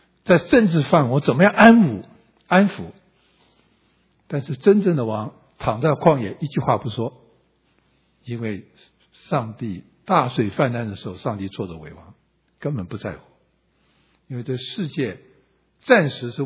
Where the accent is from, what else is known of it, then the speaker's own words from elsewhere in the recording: China; 我们中国人是说好，我现在做不好